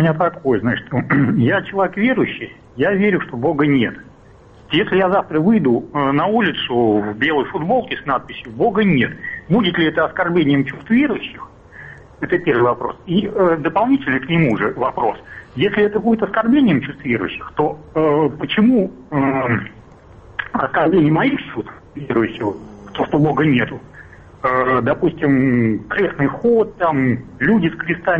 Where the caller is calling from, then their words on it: Saint Petersburg, Russia; я из Петербурга.